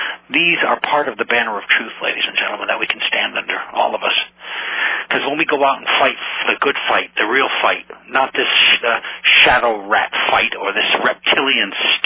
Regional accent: United States; now in France; I don't tell anybody I'm an American. If they ask, I say yes, but I don't tell them I am because it's downright dangerous. Where I live, central France, they don't.

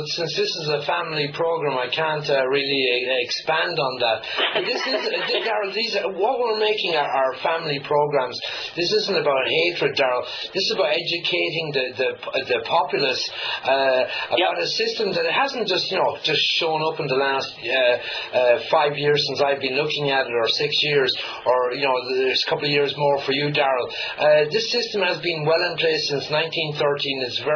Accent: Ireland; accent: Irish; I read in a blog today the interview was crap because of my Irish accent

